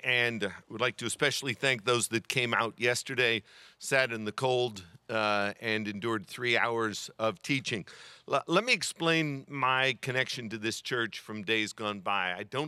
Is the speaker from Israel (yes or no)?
no; Pennsylvania, United States; I never did play this as a child growing up in Western Pennsylvania. We didn't have a pool.